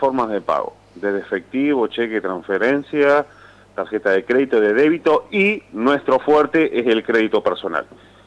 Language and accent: Spanish; Fray Luis Beltrán, Santa Fe, Argentina; bueno, yo que soy de Fray Luis Beltrán